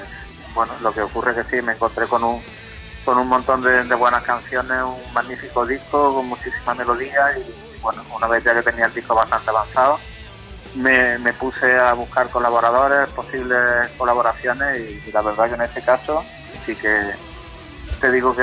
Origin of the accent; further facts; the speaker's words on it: Andalusia, Spain; nosotros hacemos Randaluz porque somos de Andalucía.